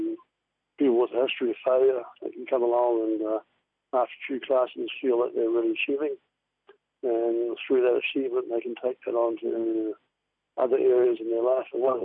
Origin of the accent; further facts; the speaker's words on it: Wellington, New Zealand; also born or lived in Christchurch; now in Nelson, New Zealand; I was originally from Wellington, and then I moved to Christchurch for my company, which was a publishing company.